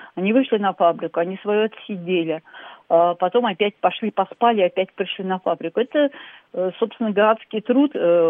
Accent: Moscow, Russia; я москвич, да, я живу в Москве.

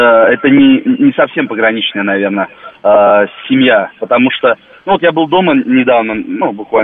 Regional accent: Novozybkov, Bryansk Oblast, Russia; Вот я из города Новозыбков, это 40 тысяч населения.

